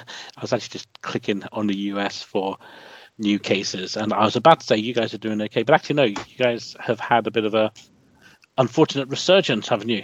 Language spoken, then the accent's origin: English; London, United Kingdom; from London.